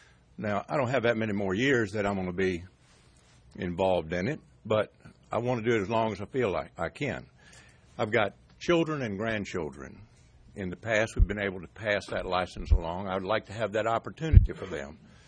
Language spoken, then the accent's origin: English; Reedville, Virginia, United States; I'm from Reedville. I've worked on the water all my life.